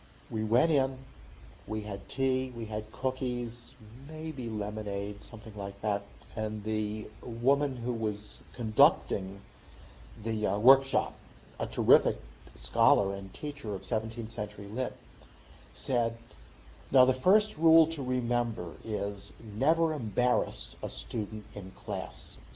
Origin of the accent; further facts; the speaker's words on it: Maryland, United States; even though I was from the Maryland suburbs, I was pretty much a city slicker.